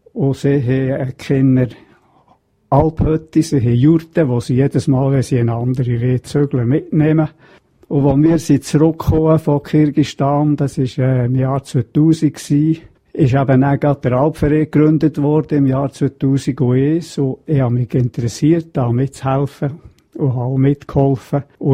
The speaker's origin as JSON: {"language": "German", "town": "Lenk", "region": "Bern", "country": "Switzerland", "tie": "born or raised there", "said": "Ja, geboren und aufgewachsen in der Schule bin ich an der Lenk."}